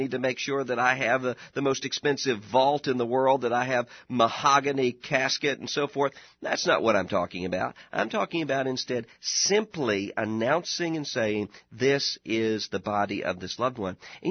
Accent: Mississippi, United States; Oxford in my home state of Mississippi.

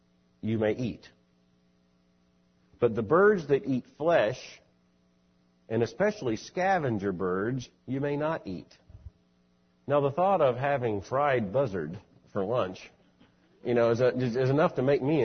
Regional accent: Florida, United States; growing up in Florida, you know, with no hills, just a flat expanse

